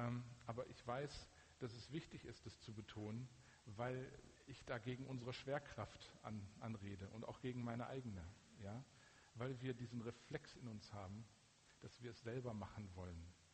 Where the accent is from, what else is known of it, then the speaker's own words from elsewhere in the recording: North Rhine-Westphalia, Germany; accent: Ruhrpott German; ich bin im Ruhrgebiet groß geworden. Ne? Und die Art und Weise, wie ich spreche, ich gebe mir, wenn ich hier stehe, immer Mühe, nicht zu viel Ruhrpottdeutsch zu sprechen, aber an manchen Stellen muss es halt sein, weil das emotionaler ist.